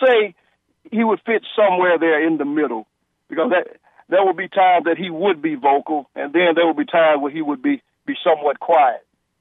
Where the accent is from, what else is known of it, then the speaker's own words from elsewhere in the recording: Alabama, United States; growing up in Alabama, just 25 miles west of Tuscaloosa